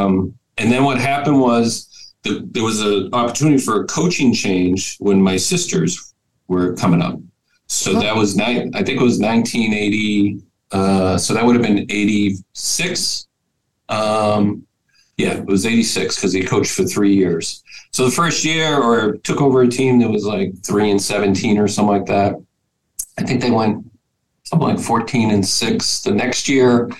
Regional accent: Wakefield, Massachusetts, United States; So I grew up in Wakefield, Massachusetts, you know, in a basketball family.

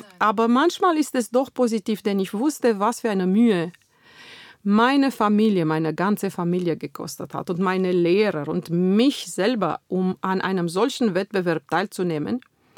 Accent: Bucharest, Romania; in meiner Heimat, in Bukarest

